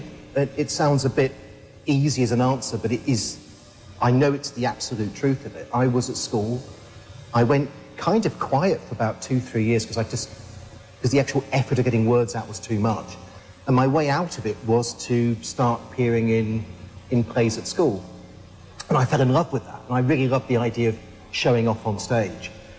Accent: United Kingdom; now in United States; for me, as a British person suddenly in America, is what I imagine all of America's like anyway.

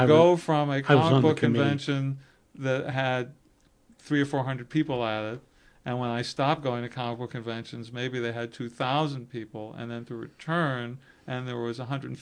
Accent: Brooklyn, New York, United States; Originally Brooklyn.

